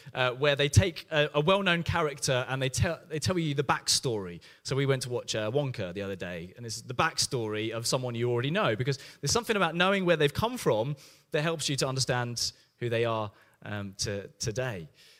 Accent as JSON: {"language": "English", "town": "Cambridge", "region": "East of England", "country": "United Kingdom", "tie": "born or raised there", "said": "So when people say, where do you come from? I say Cambridge, even though I haven't lived there for ages and have lived most of my life elsewhere."}